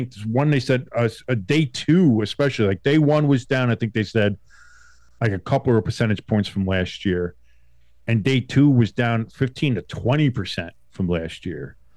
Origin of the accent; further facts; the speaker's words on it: New Jersey, United States; Like I said, I grew up in Jersey.